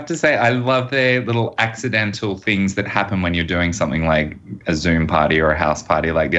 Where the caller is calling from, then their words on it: New South Wales, Australia; And by the way, I'm calling in from the Central Coast from my uncle's place